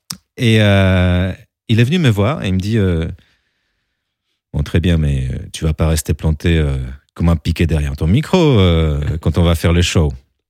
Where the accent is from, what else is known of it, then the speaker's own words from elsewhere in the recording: France; Je suis un des D'accord, rares Français ouais. qui n'ont jamais vu un show